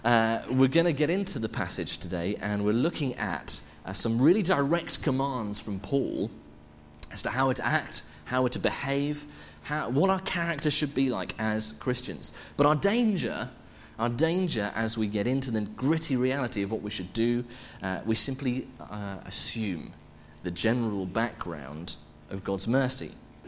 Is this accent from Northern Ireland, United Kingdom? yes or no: no; Worthing, South East England, United Kingdom; I grew up in Worthing, on the seafront next to Brighton.